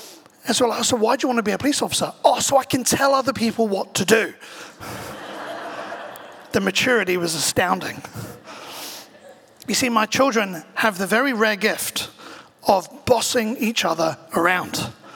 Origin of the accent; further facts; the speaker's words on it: England, United Kingdom; And growing up in England, age 16, the main exams are GCSEs, at least when I was there, and age 18, the main exams are A-levels.